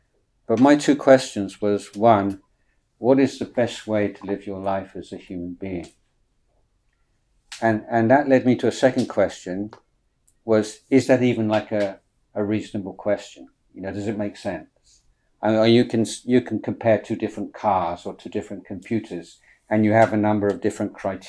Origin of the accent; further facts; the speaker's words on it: England, United Kingdom; moved away as an adult; So I grew up in England, and I became interested in Buddhism as a teenager.